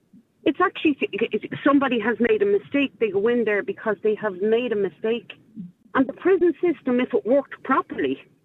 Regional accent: Dublin, Leinster, Ireland; I'm going to say Dublin, because I'm from Dublin.

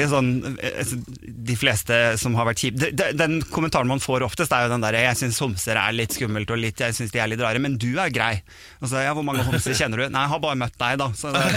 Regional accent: Sandefjord, Vestfold, Norway; moved away as an adult; also born or lived in Bodø; now in Oslo, Norway; jeg er jo vokst opp i Sandefjord, og så er jeg egentlig nordfra da, som du nevnte. Jeg er fra Bodø, Kjerringøy, Bodø. Men da jeg da flyttet til Oslo som 18-åring

